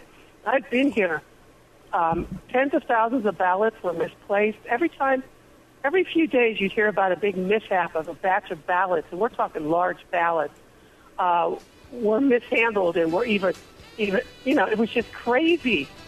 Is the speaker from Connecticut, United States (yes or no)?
no; Pennsylvania, United States; And I'm from Pennsylvania, and I've thought from the beginning, because I've watched this unfold in Pennsylvania